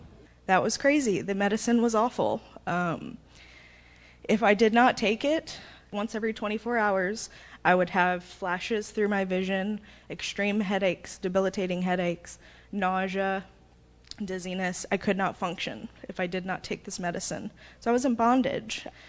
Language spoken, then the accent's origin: English; Marietta, United States; I grew up in Marietta.